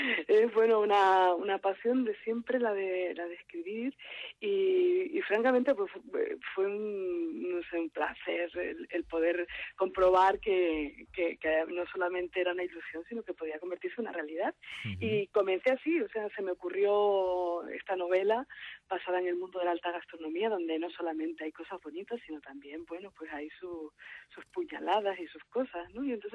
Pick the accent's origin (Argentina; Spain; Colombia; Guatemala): Spain; Canary Islands; now in Madrid, Spain; yo soy canaria, uh-huh, pero vivo hace 20 años en Madrid